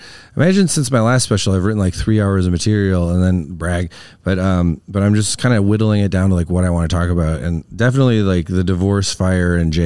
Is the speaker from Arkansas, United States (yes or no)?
no; Wisconsin, United States; accent: Wisconsin; And it's just my Wisconsin accent. Like, we mush words together.